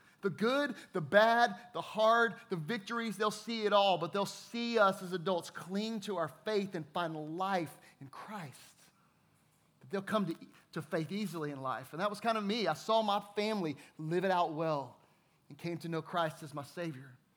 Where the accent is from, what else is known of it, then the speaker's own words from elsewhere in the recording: Fort Worth, Texas, United States; I grew up in Fort Worth, Texas. My dad was a pastor.